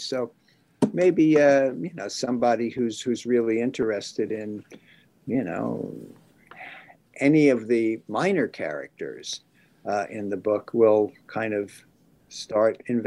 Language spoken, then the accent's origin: English; New Jersey, United States; I can only say that when I was a wild animal growing up in New Jersey, I don't know who I was.